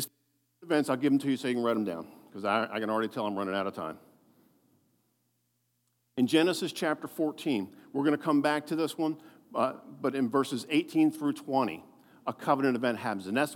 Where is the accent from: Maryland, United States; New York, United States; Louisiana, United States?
Maryland, United States; Baltimore; I know that's poor English, but I'm from Baltimore.